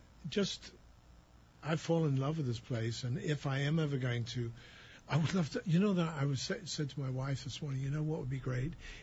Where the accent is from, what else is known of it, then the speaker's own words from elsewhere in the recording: Wales, United Kingdom; And that's, as you can tell from my coloring, I'm Viking Welsh.